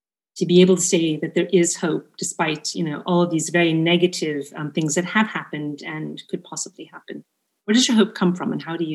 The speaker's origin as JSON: {"language": "English", "country": "United States", "said": "I'm American originally"}